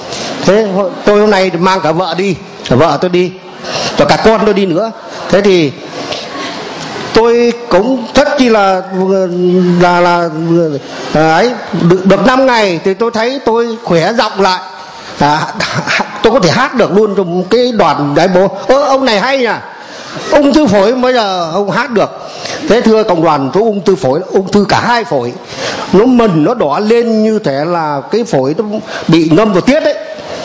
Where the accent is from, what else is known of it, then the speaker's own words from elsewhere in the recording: Thanh Hoa, Vietnam; năm nay 74 tuổi, tôi ở người Thanh Hóa, người bên Lương.